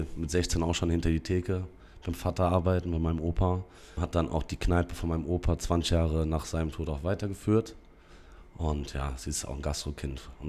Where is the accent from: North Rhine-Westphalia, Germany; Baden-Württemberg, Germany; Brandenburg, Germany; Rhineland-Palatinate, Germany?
North Rhine-Westphalia, Germany; Bonn; Ich bin in der Kuhl aufgewachsen, quasi die alte Altstadt in Bonn.